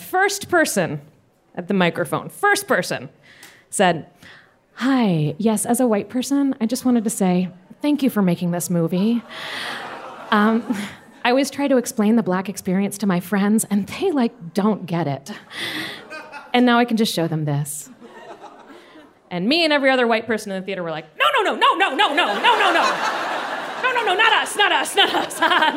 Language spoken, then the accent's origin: English; Florida, United States; Yeah, I am from Florida.